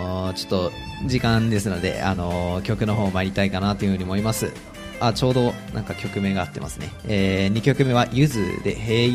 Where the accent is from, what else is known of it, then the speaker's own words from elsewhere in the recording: Kanto, Japan; 地元関東なんで両方見比べることができるんでね